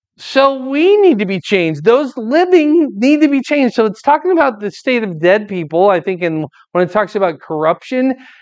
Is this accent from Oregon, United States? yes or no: no; Fort Dodge, Iowa, United States; We grew up together in Fort Dodge.